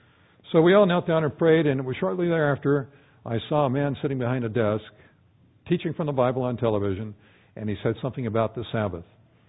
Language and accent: English; San Diego, California, United States; I was raised in San Diego, California, and my mother was a very faithful Lutheran, a German Lutheran, and I attended the Lutheran Church for many years, up until I was about 18 or 19